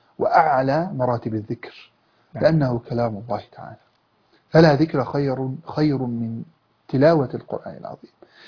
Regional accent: Egypt

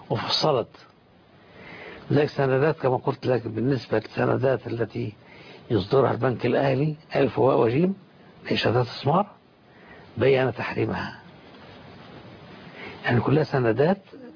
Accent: Qatar; على سبيل المثال في قطر، عندنا في قطر كل الشركات التي لا تتعامل بالربا مكتوبة

